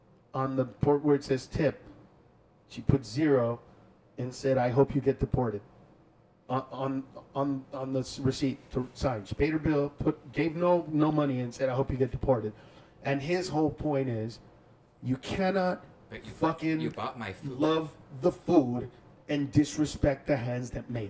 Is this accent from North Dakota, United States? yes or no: no; Los Angeles, California, United States; so we grew up in East L.A.